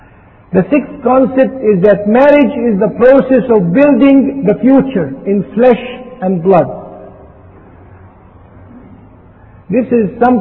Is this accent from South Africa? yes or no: no; Egypt; When I was growing up in Egypt, they used to brainwash me and my wife